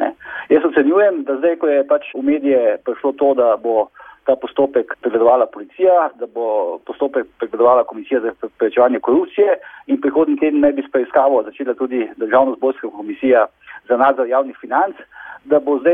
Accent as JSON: {"language": "Slovenian", "town": "Maribor", "region": "Drava", "country": "Slovenia", "tie": "born or raised there", "said": "jaz sem Mariborčan, ne, že bom rekel od rojstva dalje."}